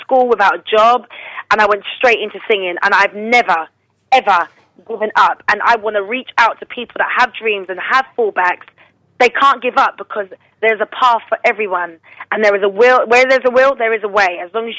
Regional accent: Islington, London, United Kingdom; I'm only from Islington. I've been raised in a council house

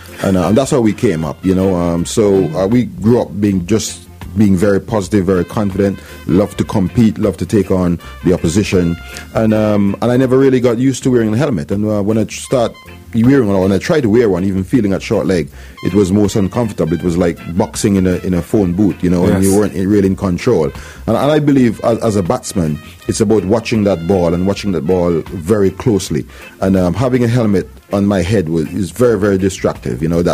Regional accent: Antigua & Barbuda; as a kid growing up in Antigua, we play one way, hard

